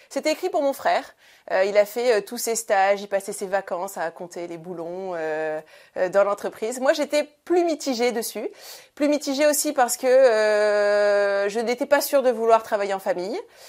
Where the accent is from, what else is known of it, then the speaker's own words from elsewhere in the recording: Hazebrouck, Hauts-de-France, France; Je viens de Hazebrouck, qui est une petite ville de Flandre, entre Lille et Dunkerque.